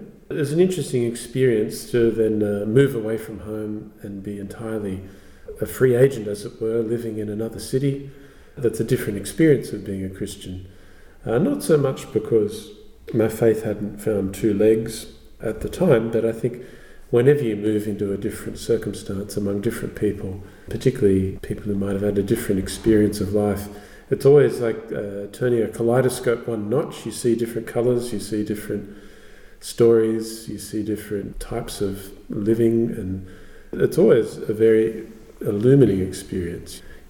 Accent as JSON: {"language": "English", "town": "Port Macquarie", "region": "New South Wales", "country": "Australia", "tie": "born or raised there", "also_born_or_lived": "Sydney / Gunnedah", "said": "Well, I was born in Sydney, but I spent my primary school years in a little town called Gunnedah. Gunnedah is about 700 kilometres northwest of Sydney. And then in my primary school and high school years, I was living in Port Macquarie, which is on the east coast"}